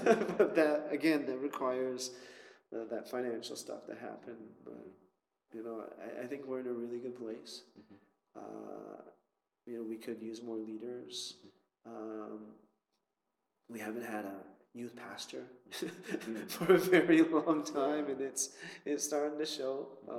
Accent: Canada; I didn't go to Bible college. I'm Canadian.

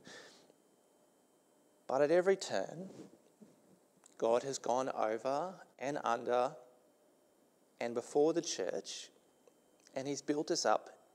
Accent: Australia; I'm only Aussie

